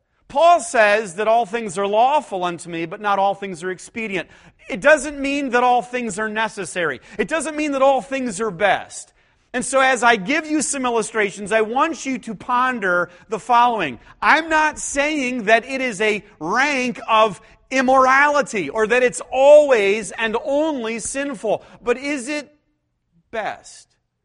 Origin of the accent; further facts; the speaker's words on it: Cuyahoga Falls, Ohio, United States; I grew up in Cuyahoga Falls, Ohio, just south of Cleveland.